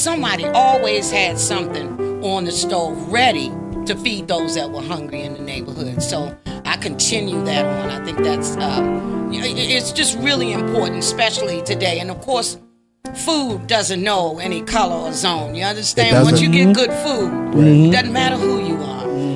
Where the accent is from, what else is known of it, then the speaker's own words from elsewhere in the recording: East Coast, United States; I'm from the East Coast. Old Bay is a part of my life.